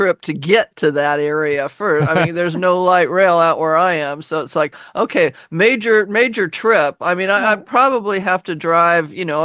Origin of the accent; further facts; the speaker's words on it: Laurelhurst, United States; in growing up in Laurelhurst, I mean, we walked to school for grade school, and then in junior high and high school, we carpooled and didn't do buses.